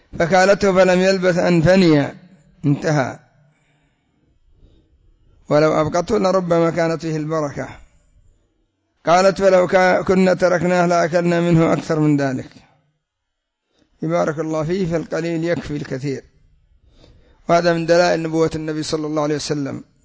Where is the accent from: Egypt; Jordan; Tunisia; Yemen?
Yemen; والمثل عند العامة عندنا في اليمن: الرزق ليس بالبكارة، وإنما هو من الله